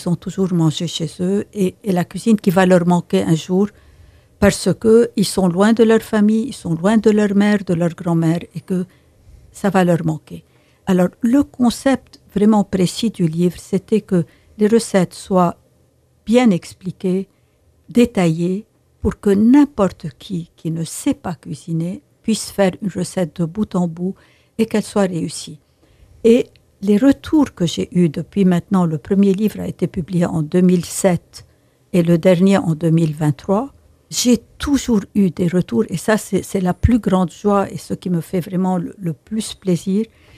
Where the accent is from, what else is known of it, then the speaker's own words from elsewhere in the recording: Lebanon; moved away as an adult; now in France; je suis partie du Liban avec mes enfants, mon mari, de manière assez rapide et brutale.